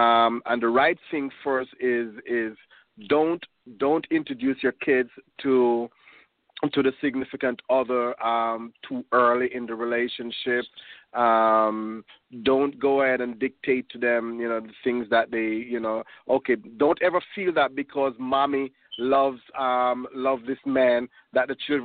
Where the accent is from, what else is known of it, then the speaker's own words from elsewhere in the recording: Jamaica; And like James, I am from a military background. You know, I'm a Jamaican. I'm as stern as they come.